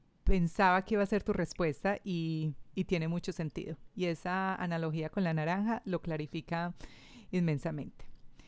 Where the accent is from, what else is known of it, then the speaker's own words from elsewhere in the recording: Colombia; nosotros somos colombianos como colombianos y haciendo lo que se hace en Colombia